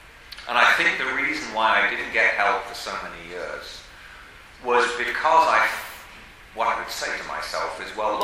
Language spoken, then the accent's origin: English; Bootle, North West England, United Kingdom; I come from Bootle in Liverpool. I'm very proud of my background.